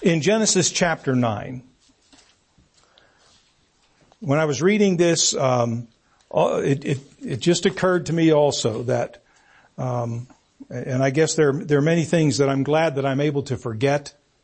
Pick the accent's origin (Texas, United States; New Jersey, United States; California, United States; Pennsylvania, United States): Pennsylvania, United States; Natrona; also born or lived in Freeport; born and raised in the Allakiskie Valley, Natrona, Freeport, never strayed out of the valley, left or right of the river much at all in my growing up years.